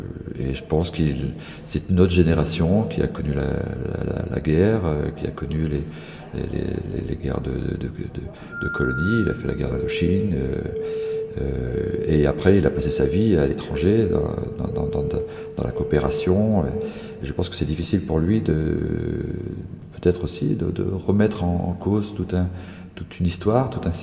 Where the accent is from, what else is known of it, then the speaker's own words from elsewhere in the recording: Gabon; moved away; lorsque j'ai quitté le Gabon, il y a plus de 40 ans, le Bongo est arrivé. Et lorsque je retourne 40 ans plus tard, il est toujours là.